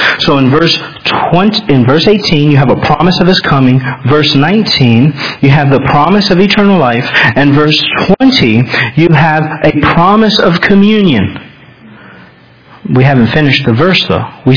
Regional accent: United States; because we're American

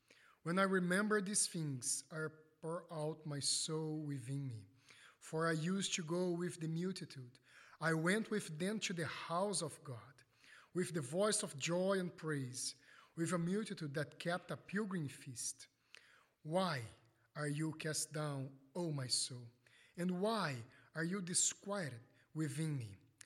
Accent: Brazil; English is a second language; I come from Brazil, so we never have snow there.

